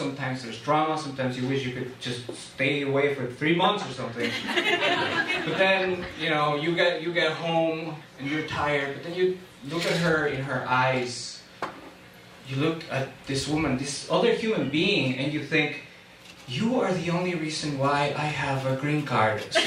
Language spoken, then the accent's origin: English; Ecuador; I'm from Ecuador. If you don't know how to call people from Ecuador, we're called Ecuadorables.